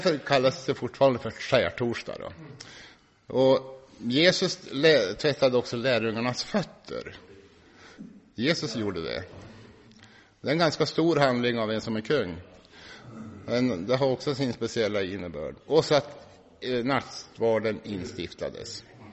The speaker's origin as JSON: {"language": "Swedish", "town": "Sundsvall", "region": "Västernorrland County", "country": "Sweden", "tie": "born or raised there", "said": "när jag växte upp i Sundsvall"}